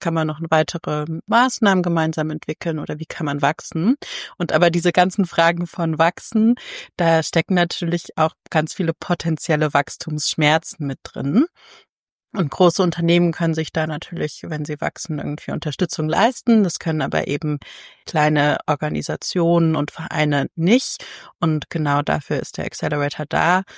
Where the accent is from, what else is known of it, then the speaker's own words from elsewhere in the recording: Saxony-Anhalt, Germany; also born or lived in Berlin; Also ich bin in Berlin geboren, aber in Sachsen-Anhalt aufgewachsen. Also wir sind dahin gezogen, als ich sehr klein war, in den 90ern. Und ich habe aber dann halt deswegen nie so richtig den Dialekt von dort gelernt